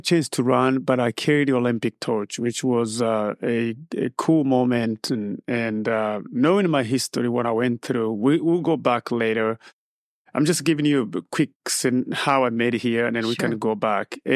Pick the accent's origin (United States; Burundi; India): Burundi; I was born and raised in Burundi. It's a small country south of Rwanda, west of Tanzania, and east of Republic of Congo. We are separated by a big lake called Lake Tanganyika. And growing up in Burundi was very difficult.